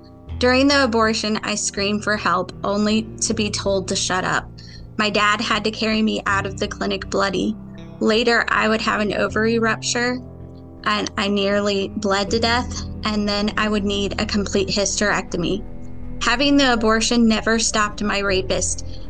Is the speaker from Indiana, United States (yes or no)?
yes; Indiana, United States; I am from Indiana.